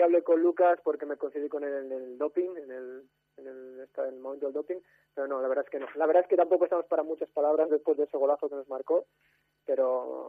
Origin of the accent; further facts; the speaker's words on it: Spain; No, soy el único español y sí, el único extranjero incluso del staff.